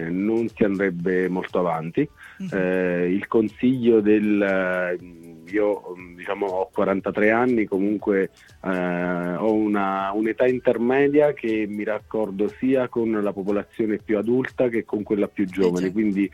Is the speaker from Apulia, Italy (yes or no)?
no; San Demetrio, Abruzzo, Italy; io sono nato all'Aquila, che è a 18 chilometri, perché sono diciamo l'ospedale dove più vicino è l'Aquila. Mm-hmm. Chiaramente poi dalla settimana dopo sono sempre vissuto